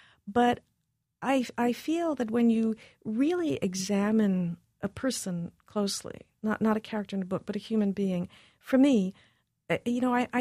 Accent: New York, United States; My mother's German. My father was half Chinese, half Panamanian. Uh-huh. But I grew up in New York.

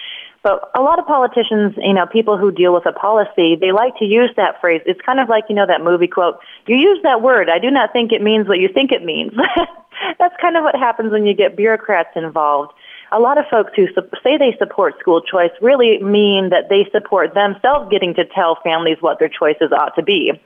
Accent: Indiana, United States; She was actually here in my home state of Indianapolis giving, you know, what was billed as a major speech.

